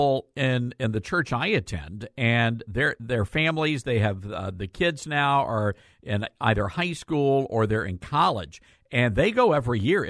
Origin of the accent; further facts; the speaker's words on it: Memphis, Tennessee, United States; Back in the day when I was growing up in Memphis, we had something called Liberty Land